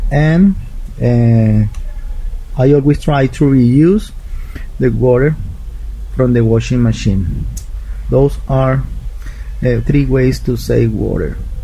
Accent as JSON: {"language": "English", "town": "Neiva", "region": "Huila", "country": "Colombia", "said": "I'm from Neiva."}